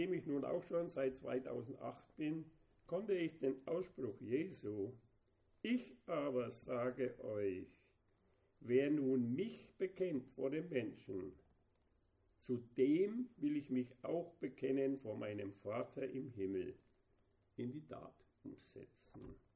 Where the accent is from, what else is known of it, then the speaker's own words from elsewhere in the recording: Gunzendorf, Germany; Ich komme aus Gunzendorf, wiedergeboren in Jesus Christus seit 2008.